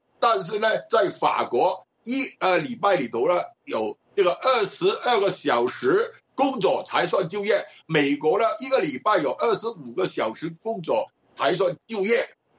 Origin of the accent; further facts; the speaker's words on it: Hong Kong; 首先更正一下，我是香港的